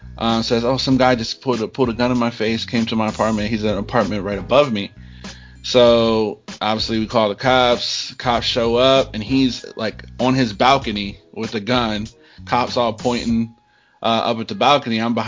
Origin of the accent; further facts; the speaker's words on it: Baltimore, Maryland, United States; And I don't know if it's just growing up in Baltimore, if I was just numb to shootouts or whatever.